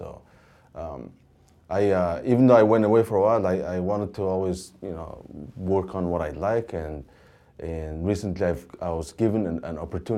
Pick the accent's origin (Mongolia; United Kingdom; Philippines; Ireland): Mongolia; moved away as an adult; now in United States; That's when I came to US to study. I'm originally from Mongolia. And when I came in 94